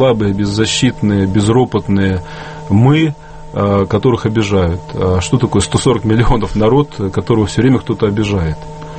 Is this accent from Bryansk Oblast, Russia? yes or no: no; Barnaul, Altai Krai, Russia; я учился в замечательной школе в Барнауле, 42-й.